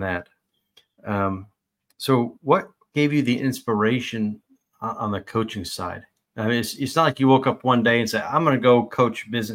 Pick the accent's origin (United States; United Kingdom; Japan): United States; Arkansas; born there; I was born in Arkansas, where a lot of my family is from.